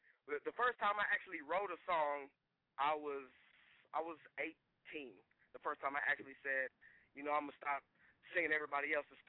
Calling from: Tulsa, Oklahoma, United States; Man, I'm calling from Tulsa, Oklahoma, USA.

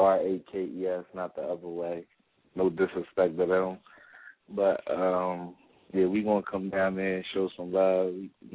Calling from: Philadelphia, Pennsylvania, United States; calling from Philly.

